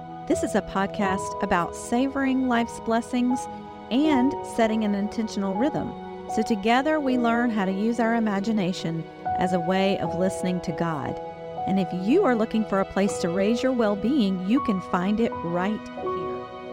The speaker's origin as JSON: {"language": "English", "region": "Southern US", "country": "United States", "accent": "Southern", "said": "Now, I am a Southerner, and we do like to soften our consonants on most words."}